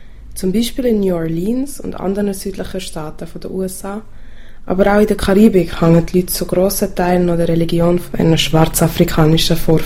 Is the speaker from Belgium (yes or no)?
no; Nigeria; moved away; also born or lived in Switzerland; ich erzähle euch heute von meiner zweiten Heimat. Ich bin in der Schweiz geboren worden, bin aber als Baby mit meinen Eltern nach Nigeria gegangen, wo mein Vater ursprünglich herkommt.